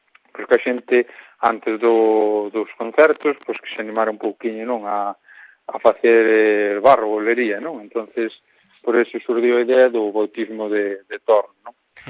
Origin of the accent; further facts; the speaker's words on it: Buño, Galicia, Spain; Sí, ali eu son de Buño.